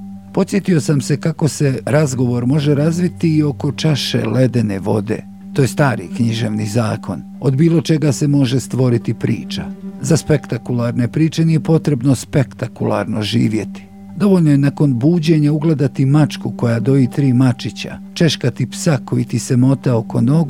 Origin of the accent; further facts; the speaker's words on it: Herzegovina, Bosnia & Herzegovina; Iako sam odrastao u Hercegovini